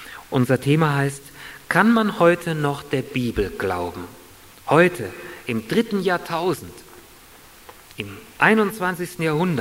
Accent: Hesse, Germany; born there; 1957 geboren in der Nähe von Kassel in Hessen.

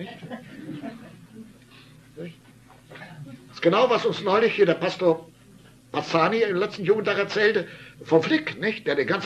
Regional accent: Germany; Ich sage, ja, ja, ich bin Deutscher.

